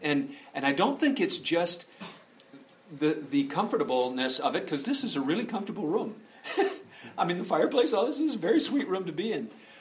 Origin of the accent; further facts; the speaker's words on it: Detroit, Michigan, United States; I'm from Detroit, and there is a competing trinity there.